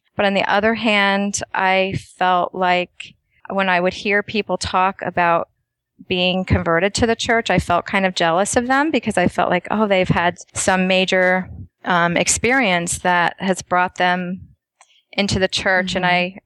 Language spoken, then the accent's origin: English; New Jersey, United States; But growing up in New Jersey, we had to drive pretty far, actually, to even watch General Conference.